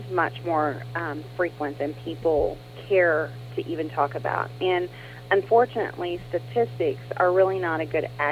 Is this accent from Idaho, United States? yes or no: no; Joplin, Missouri, United States; I grew up in Missouri.